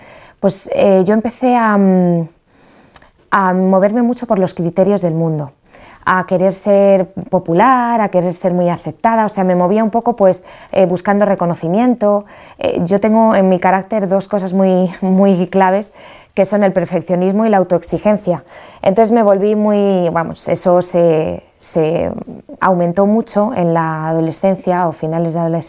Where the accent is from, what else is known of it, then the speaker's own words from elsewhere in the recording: Madrid, Community of Madrid, Spain; now in Cartagena, Spain; tengo 30 años y soy de Madrid. Y bueno, pues tengo mi padre y mi hermana, y porque mi madre falleció. Y bueno, estoy viviendo en Cartagena desde hace 2 años.